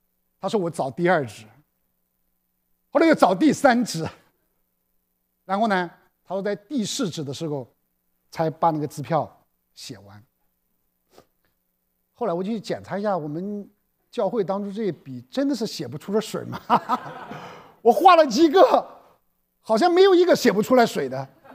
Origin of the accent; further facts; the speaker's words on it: China; 我们中国人有句话啊